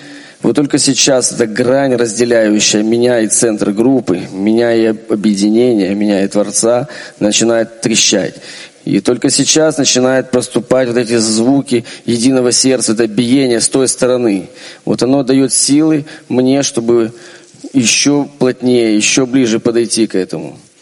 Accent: Odesa, Odesa Oblast, Ukraine; из Одессы.

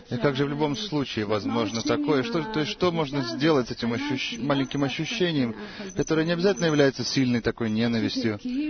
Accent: Eilat, Southern District, Israel; я из Эйлата

